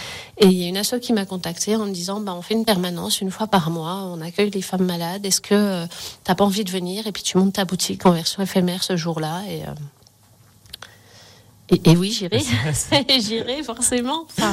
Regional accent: Saint-Jeoire, Auvergne-Rhône-Alpes, France; Elle était vendue dans une pharmacie à La Roche-sur-Foron, donc je suis de Saint-Joire.

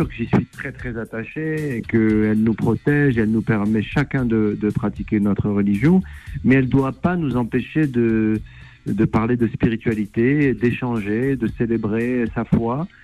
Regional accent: Morocco; quand j'étais gamin au Maroc, il y avait

